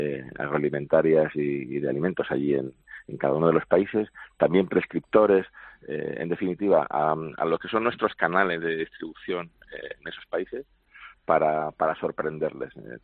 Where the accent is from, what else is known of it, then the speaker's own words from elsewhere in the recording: Málaga, Andalusia, Spain; siendo nosotros como somos de Málaga